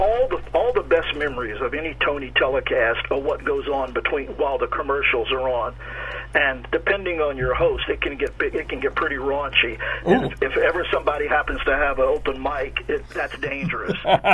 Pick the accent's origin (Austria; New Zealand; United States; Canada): Austria; Vienna; I'm saying Zeislers because I'm from Vienna.